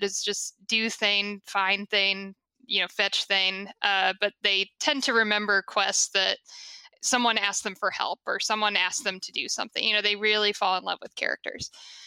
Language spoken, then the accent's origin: English; Indiana, United States; moved away as an adult; also born or lived in Harlem, United States; The first place I moved after college when I left my home state of Indiana, the first place I lived was Harlem.